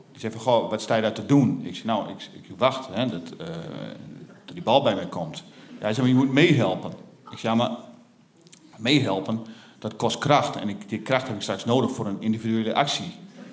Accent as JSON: {"language": "Dutch", "region": "Veenkoloniën", "country": "Netherlands", "tie": "born or raised there", "said": "ik groeide op in de Veenkolonie en daar is alles kaasrecht. En ook de mensen zijn er zo ongeveer kaasrecht."}